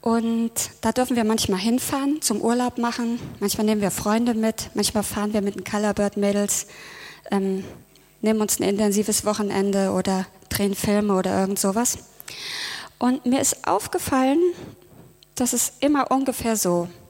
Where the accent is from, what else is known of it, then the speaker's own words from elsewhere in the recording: Hesse, Germany; Ich komme aus Hessen